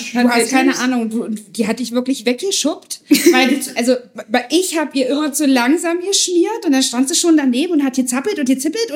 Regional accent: Schönebeck, Saxony-Anhalt, Germany; Ja, in Schönebeck. Wir kommen beide aus Schönebeck.

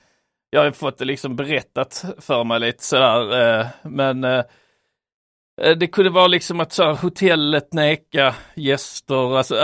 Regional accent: Sweden; Ja, för oss borde det ju vara det, eftersom vi är svenskar.

